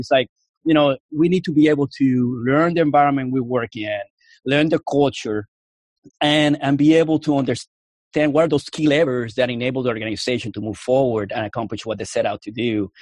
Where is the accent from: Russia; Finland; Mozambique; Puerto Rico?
Puerto Rico; I'm from Puerto Rico. I was born and raised there. My family are Cuban exiles. I'm first generation Cuban American.